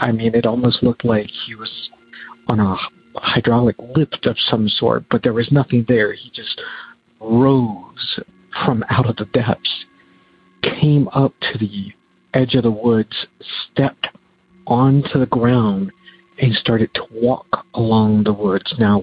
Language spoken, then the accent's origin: English; Virginia, United States; I am from Virginia.